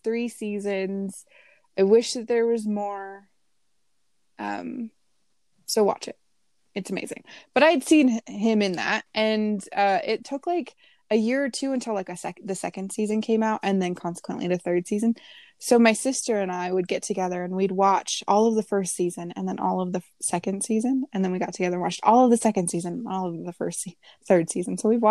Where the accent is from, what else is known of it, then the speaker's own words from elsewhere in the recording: United States; But I'm American